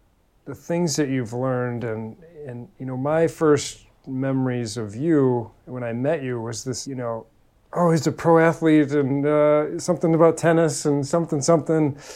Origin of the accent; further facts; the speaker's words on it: Midwest, United States; and I'm from the Midwest as well